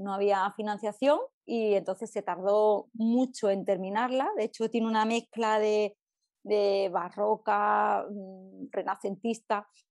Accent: Málaga, Andalusia, Spain; Pues claro, sí, sí. Bueno, pues soy boquerona, malagueña, de aquí de Andalucía.

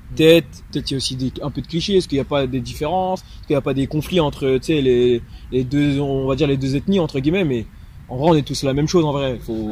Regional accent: France; born there; parce que je suis né ici en France

